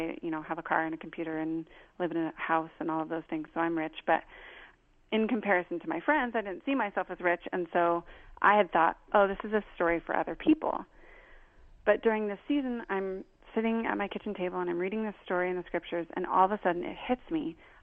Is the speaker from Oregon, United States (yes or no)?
yes; Portland, Oregon, United States; So I'm shopping one of my favorite neighborhoods in my hometown of Portland, Oregon, looking for a condo to buy